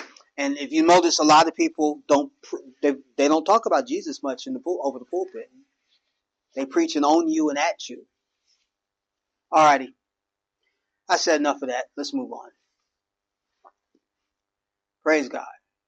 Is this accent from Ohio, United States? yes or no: yes; Cincinnati, Ohio, United States; When I lived in Cincinnati, I grew up in Cincinnati, in Avondale or North Avondale.